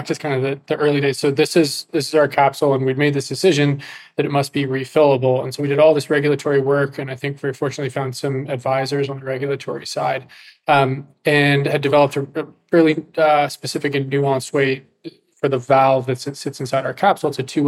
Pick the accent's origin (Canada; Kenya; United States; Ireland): Canada; I'm Canadian